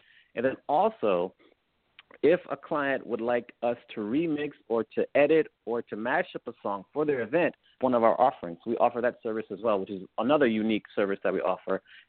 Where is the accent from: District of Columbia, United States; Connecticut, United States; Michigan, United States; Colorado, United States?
District of Columbia, United States; Washington; So I'm from the Washington, D.C. area